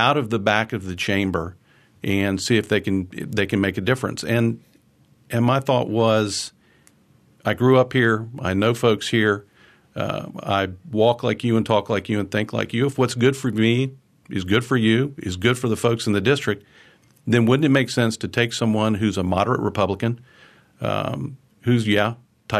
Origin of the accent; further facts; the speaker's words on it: Tallahassee, Florida, United States; I grew up here in Tallahassee, went to elementary and middle and high school here, graduated from Lincoln High School